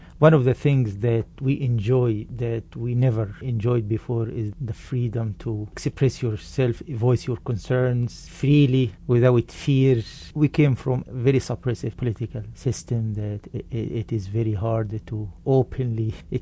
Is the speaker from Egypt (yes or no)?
yes; Alexandria, Alexandria Governorate, Egypt; English is a second language; now in United States; I was born in Alexandria, Egypt. My mother was a teacher. My father was an accountant. Received my education like any normal child. Used to spend my entire summer by the beaches of Alexandria, enjoying the sun, fishing, swimming, playing with other kids.